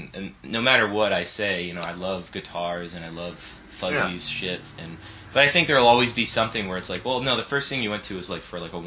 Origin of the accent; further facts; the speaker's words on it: Los Angeles, California, United States; I grew up. I grew up in West Side and Los Angeles. But I went to high school in the Valley.